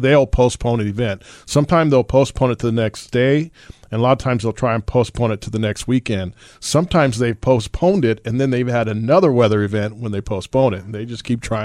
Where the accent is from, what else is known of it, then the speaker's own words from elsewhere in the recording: Diamond Bar, California, United States; I grew up in this general area. I was raised in Diamond Bar in the IE over there.